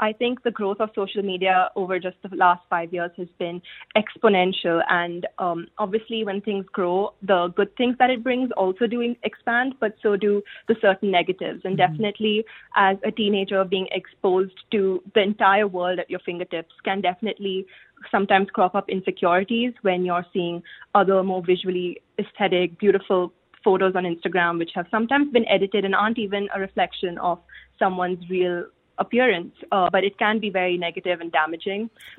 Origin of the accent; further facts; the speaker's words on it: India; especially I'm from India.